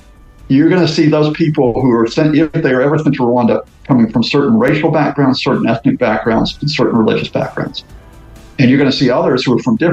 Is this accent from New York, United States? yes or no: no; Birmingham, Alabama, United States; I was born in Birmingham, Alabama, and I grew up in that state, which was a largely segregated state.